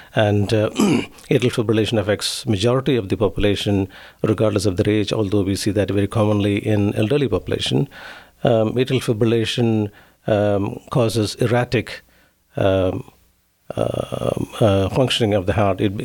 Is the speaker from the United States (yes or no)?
no; Kerala, India; born there; also born or lived in Chennai; I'm from South India, a state called Kerala. It's a very beautiful state known for its natural beauty, backwaters, and cultural diversity. So I was born there, and then I moved to a place called Chennai.